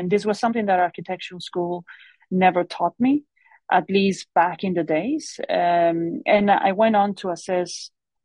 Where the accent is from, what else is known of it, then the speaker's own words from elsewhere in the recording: Monterrey, Nuevo León, Mexico; So my journey started in Mexico. I'm from a city called Monterrey, Mexico. It's my hometown, and I studied architecture and a master's in urban design and sustainable development from Tec de Monterrey.